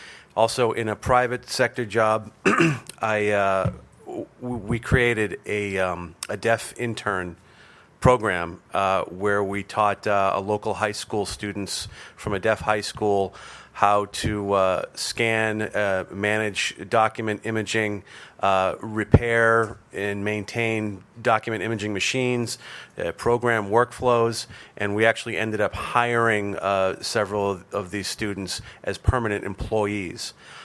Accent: Boston, Massachusetts, United States; I'm from Boston in the United States

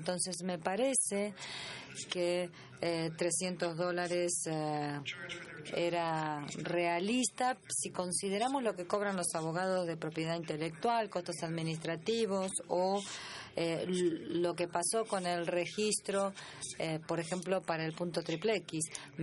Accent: Austria; Spanish is a second language; Bueno, yo vengo de Austria.

